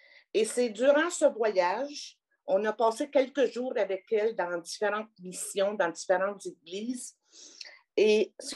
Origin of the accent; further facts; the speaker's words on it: Canada; Je suis dans un petit village canadien-français et j'ai été élevée dans l'Église catholique. Mes études secondaires, je les ai faites dans une école privée ici à Ottawa.